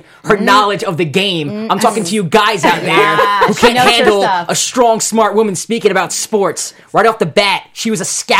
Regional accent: New York City, New York, United States; I'm from the Bronx, New York.

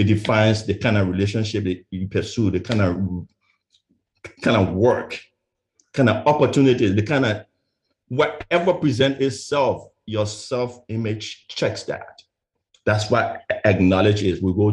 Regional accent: Liberia; now in United States; I'm originally from West Africa, specifically a country called Liberia.

